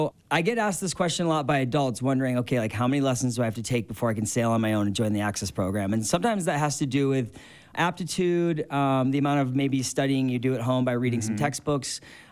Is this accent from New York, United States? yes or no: no; Mentor, Ohio, United States; So I grew up in Ohio, Great Lakes, Cleveland area.